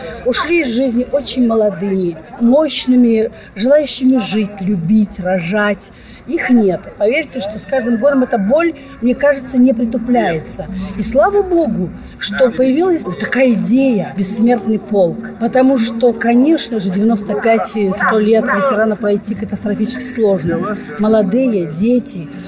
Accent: Belarus; Я из Белоруссии, и у меня на родине тоже моих ветеранов практически уже никого нет.

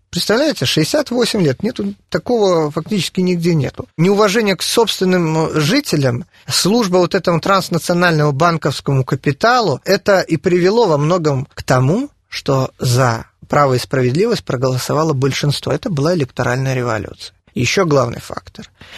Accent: Belarus; И, на мой взгляд, мы, белорусы

